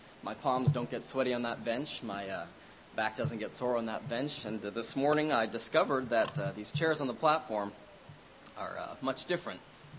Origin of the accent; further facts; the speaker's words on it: Canada; And I'm from Canada.